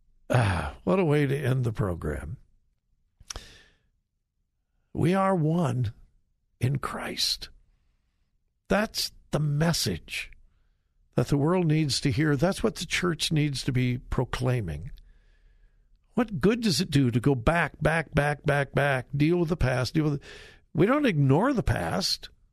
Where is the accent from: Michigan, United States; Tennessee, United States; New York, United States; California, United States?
California, United States; Compton; I grew up in Compton, California, but I was taught in Sunday school, red and yellow, black and white, they are precious in his sight.